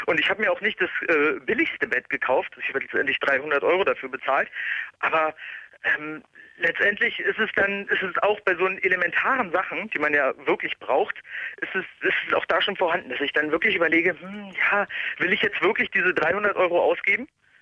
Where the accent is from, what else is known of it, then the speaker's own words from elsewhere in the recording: Berlin, Germany; Gebürtiger Berliner.